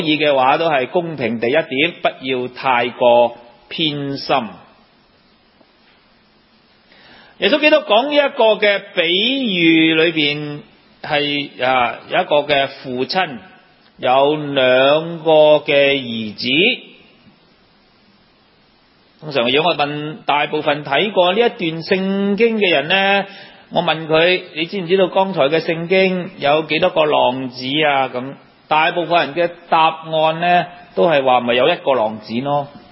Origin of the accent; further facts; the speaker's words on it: Hong Kong; 好似我哋香港人有句说话就食自己